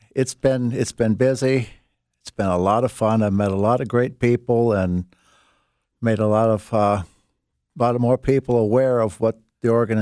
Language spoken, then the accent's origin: English; Minnesota, United States; Well, sure, I was from Minnesota, and I was shivering too